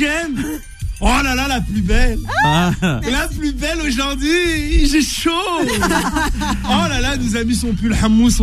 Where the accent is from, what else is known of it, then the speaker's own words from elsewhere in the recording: Morocco; Voilà, je suis marocain.